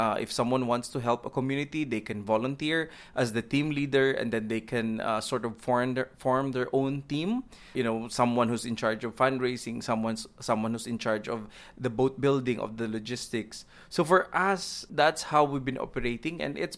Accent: East Coast, United States; I might not be particularly interested to help, you know, somewhere in the Midwest because I'm from the East Coast.

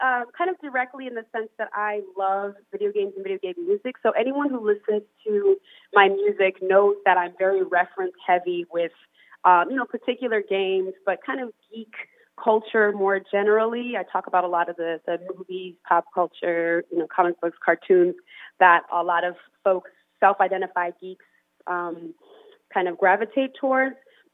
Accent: Ithaca, New York, United States; also born or lived in Poughkeepsie; I was born in Poughkeepsie and then moved to Ithaca when I was about 5.

